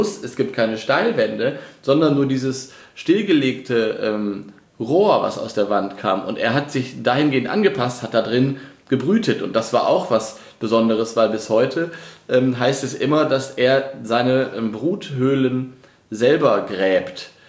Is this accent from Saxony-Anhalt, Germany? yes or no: no; Lower Saxony, Germany; komme ich ja aus dem Dorf in Niedersachsen, bin aber in Osnabrück zur Schule gegangen. Das ist keine riesengroße Stadt, aber es ist eine Unistadt, 170.000 Einwohner